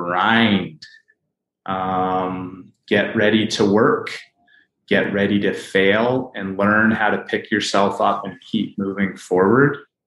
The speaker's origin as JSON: {"language": "English", "country": "Canada", "tie": "born or raised there", "said": "as I said, I grew up in Canada, and there's a lot of beautiful things about both countries"}